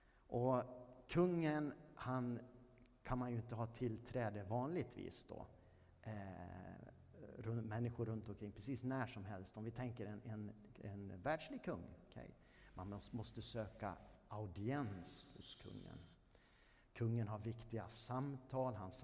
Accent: Borås, Västra Götaland County, Sweden; min uppväxt i Hässleholmen i Borås. Det var ett sånt här område där det var väldigt mycket stoj och stim och det var liksom lite gängvåld och sånt här redan på faktiskt 70-talet. Så nybyggnadsområde i Borås.

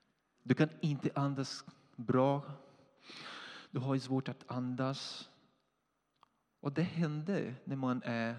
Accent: Brazil; now in Sweden; Jag kommer från Brasilien. Woho! Och jag har bott i Sverige nu i 9,5 år.

